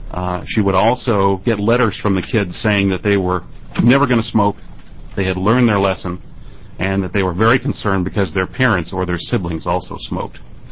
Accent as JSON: {"language": "English", "town": "Gresham", "region": "Oregon", "country": "United States", "said": "from Gresham."}